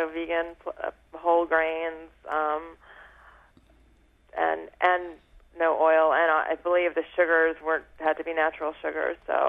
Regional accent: Brooklyn, New York, United States; And growing up in Brooklyn, I was able to find a lot of like different cuisines

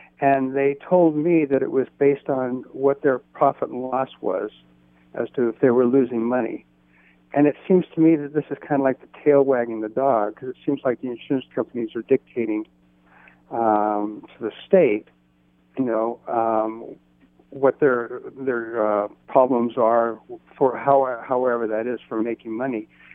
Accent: England, United Kingdom; now in United States; And I'm originally from England, and so I have no aspirations of this country ever getting to that kind of a health care plan

